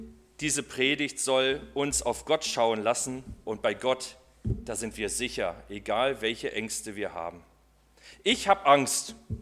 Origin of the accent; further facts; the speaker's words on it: Brandenburg, Germany; Ich war mal in Großstädten, da fahre ich wie ein Verrückter, weil ich komme ja aus der Uckermark. Hier sind ja kaum Autos, kaum Gefahr, kein Problem.